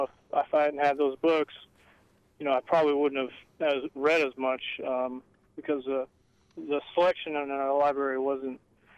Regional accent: Yakutat, Alaska, United States; So I am from Southeast Alaska, village of Yakutat

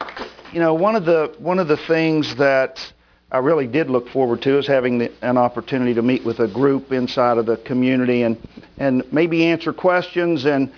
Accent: South Charleston, West Virginia, United States; moved away as an adult; also born or lived in Florida; I'm honored to be here tonight. I'm from South Charleston, West Virginia, born and raised there. I went to college locally, came to Florida because my parents moved down there, and I lived there for 38 years.

